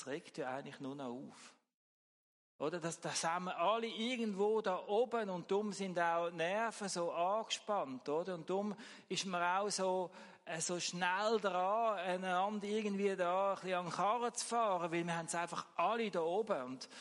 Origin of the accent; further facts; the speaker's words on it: Switzerland; Ist für mich hier als Schweizer nicht jetzt gerade so klar gewesen